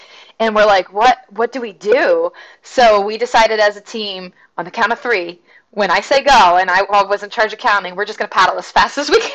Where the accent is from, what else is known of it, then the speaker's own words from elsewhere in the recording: Vermont, United States; now in South Carolina, United States; born and raised New Englander. I'm from Vermont. We have maybe garter snakes. That's it. And you rarely would see them. It's just too cold up there. So when I first moved down here to South Carolina